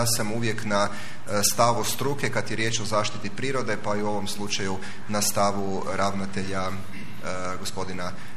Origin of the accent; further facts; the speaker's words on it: Čakovec, Međimurje County, Croatia; born there; i vi i ja smo rođeni, živimo u Čakovcu